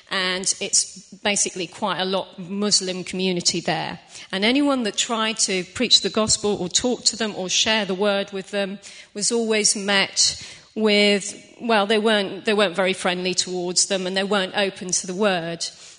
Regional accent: Portugal; I speak Portuguese, I grew up in Portugal

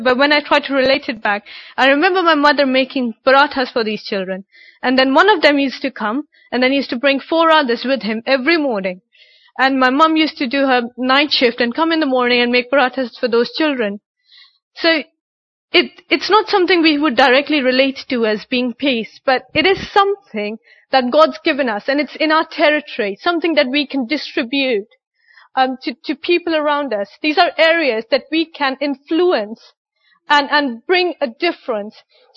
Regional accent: Pakistan; because I'm from Pakistan and Afghanistan's really near, they're very close to us.

